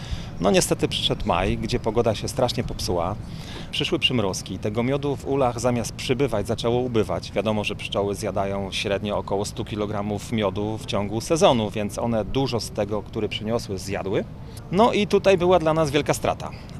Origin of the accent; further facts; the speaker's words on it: Gniewkowo, Kuyavian-Pomeranian Voivodeship, Poland; Jestem pszczelarzem z Gniewkowa